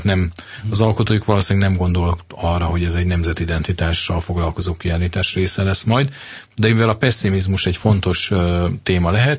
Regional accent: Hungary

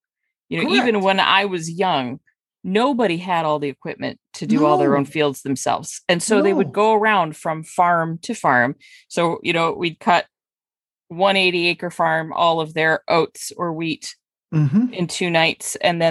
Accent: Flint, Michigan, United States; Oh, trust me. I grew up just outside of Flint.

